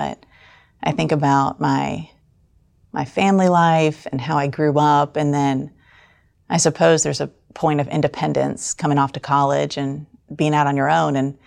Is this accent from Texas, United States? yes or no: no; Palm Harbor, Florida, United States; also born or lived in Tampa; I grew up in Tampa, Florida, like really just outside of Tampa in a town called Palm Harbor. So it's kind of close to the beach.